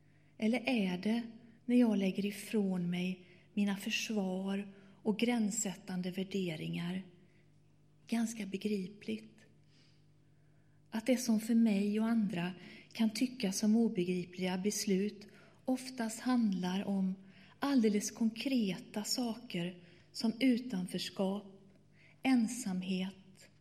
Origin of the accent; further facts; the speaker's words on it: Sweden; born there; Men jag är född i Sverige, men egentligen är jag italiensk.